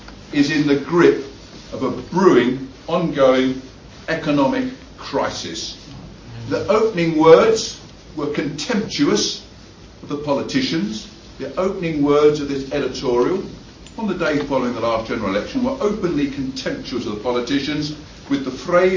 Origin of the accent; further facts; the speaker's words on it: United Kingdom; because I'm a British person living in Britain